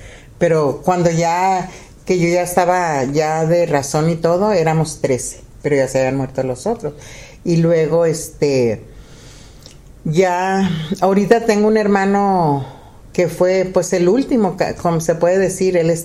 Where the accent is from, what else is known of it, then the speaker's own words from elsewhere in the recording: Ciudad Lerdo, Durango, Mexico; born there; Yo nací en Ciudad Lerdo, Durango.